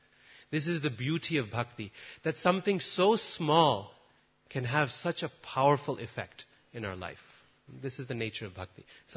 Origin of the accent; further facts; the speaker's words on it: Boise, Idaho, United States; I remember one time we had a Mayavadi guru visit Boise, my hometown in America.